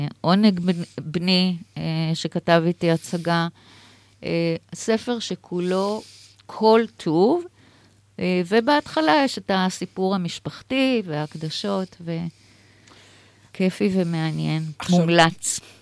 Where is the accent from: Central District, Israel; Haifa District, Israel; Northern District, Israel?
Haifa District, Israel; Haifa; היום אני אישה דתייה, ולמדתי וגדלתי במשפחה לא דתית, והלכתי לבית ספר תיכון בחיפה